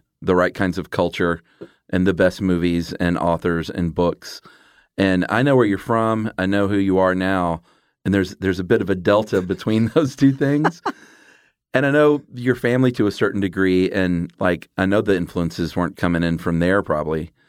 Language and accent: English; Stone Mountain, Georgia, United States; I bet it wasn't a whole lot different than me growing up in Stone Mountain.